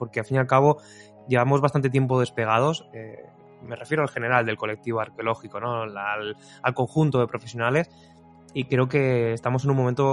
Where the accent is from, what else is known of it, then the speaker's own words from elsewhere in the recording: Alicante, Valencian Community, Spain; el Museo Arqueológico de la ciudad de Alicante, de donde vengo yo.